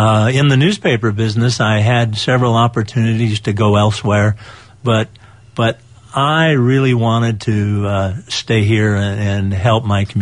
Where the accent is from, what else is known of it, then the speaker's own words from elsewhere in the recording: Everett, Washington, United States; Well, Everett was very much a mill town. Weyerhaeuser had five mills here in Everett, and Simpson Paper Company, Scott Paper Company.